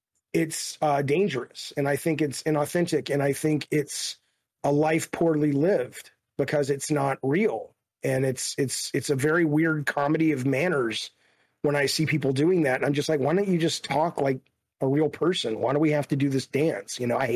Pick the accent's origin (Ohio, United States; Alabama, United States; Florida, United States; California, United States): Alabama, United States; because of growing up in Alabama and just how conservative and racist and, you know, religious it was. And I just didn't like that. I love aspects of the South, but I obviously hate those aspects of the South.